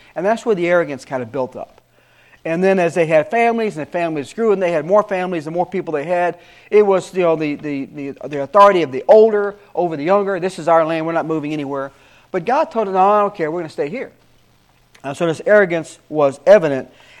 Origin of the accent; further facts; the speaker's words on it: Alabama, United States; Because I'm from Alabama. Alabamians don't speak foreign English as a foreign language to us.